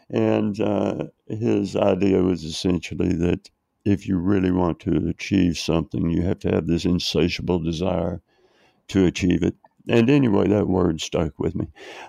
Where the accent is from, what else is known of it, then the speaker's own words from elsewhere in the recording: Mount Vernon, Texas, United States; But okay, I grew up, although I was born in West Texas, my family moved to East Texas to outside a small town of Mount Vernon. The summer before I was going into the fourth grade.